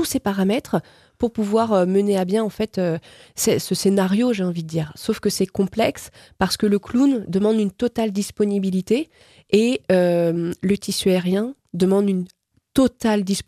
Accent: Fontenay-le-Comte, Pays de la Loire, France; oui, voilà, c'est parce qu'on est de Fontenay-le-Comte

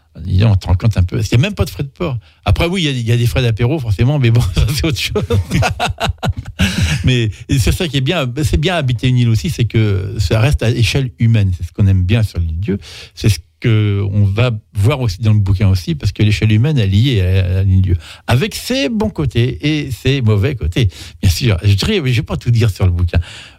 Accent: Nantes, Pays de la Loire, France; Quand j'étais gamin, j'étais à Nantes, j'allais souvent là, ça sentait bon.

